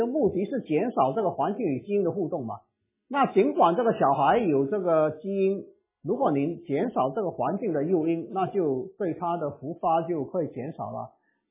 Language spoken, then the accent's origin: Chinese; Hong Kong; 我从香港过来，今天晚上不睡是没问题的